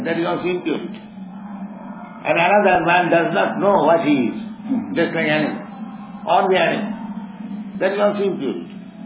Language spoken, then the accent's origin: English; India; English is a second language; I am born Indian, say, 75 years ago, 78 years ago